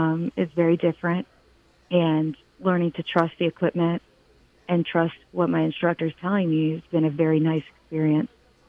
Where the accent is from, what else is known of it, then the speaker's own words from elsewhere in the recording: East Coast, United States; we would go a few times every winter growing up on the East Coast, but we'd drive up to Pennsylvania for skiing